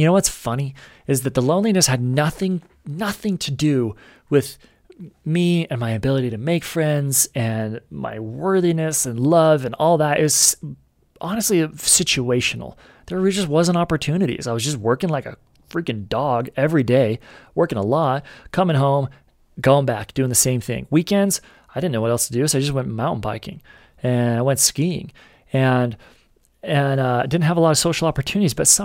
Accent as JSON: {"language": "English", "region": "Utah", "country": "United States", "said": "And I'm from Utah, and it was in Salt Lake."}